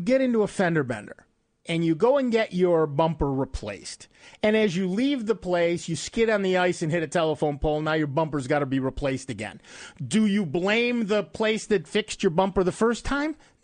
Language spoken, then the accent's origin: English; United States; I'm an American, right? We don't actually learn foreign languages.